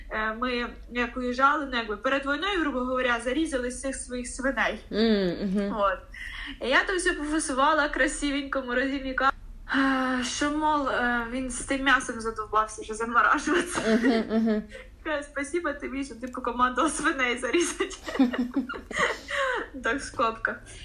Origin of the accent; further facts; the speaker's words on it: Khreshchenivka, Kherson Oblast, Ukraine; я родом з Херсонської області, Береславський район, село Хрещенівка.